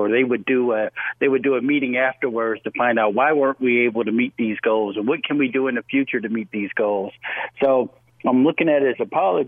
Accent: Rochester, New York, United States; Well, Shaletta, you know, I come from Rochester, New York

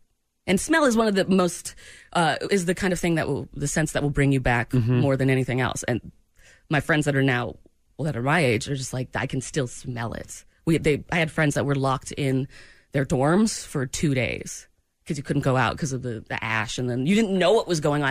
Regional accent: Maine, United States; I'm from New England, from Maine

